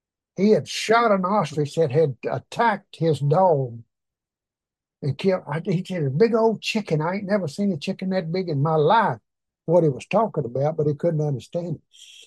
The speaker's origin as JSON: {"language": "English", "region": "Arkansas", "country": "United States", "accent": "Arkansas", "said": "I have a little bit of my Arkansas accent and his South African accent don't mix for some reason."}